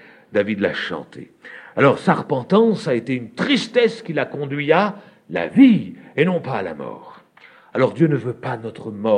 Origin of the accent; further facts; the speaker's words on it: France; Moi, je suis français